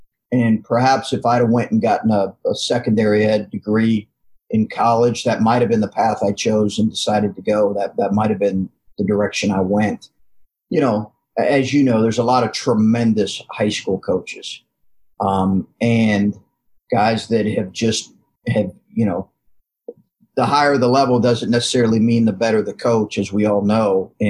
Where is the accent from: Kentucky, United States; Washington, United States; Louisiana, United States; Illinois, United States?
Kentucky, United States; Lexington; I grew up in Lexington, Kentucky, basketball crazy area, basketball crazy state.